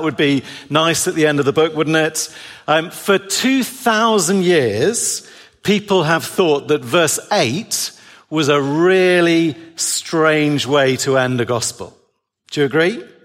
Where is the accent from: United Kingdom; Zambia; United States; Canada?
United Kingdom; England; I'm English, so are many of you.